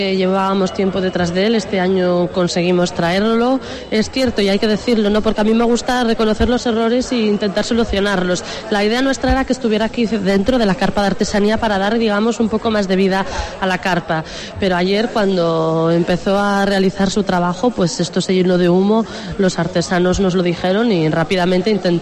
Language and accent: Spanish; Vegadeo, Asturias, Spain; a amar Vegadeo, que es donde nací, donde crecí, donde me desarrollé, y claro que lucharé por todo el occidente de Asturias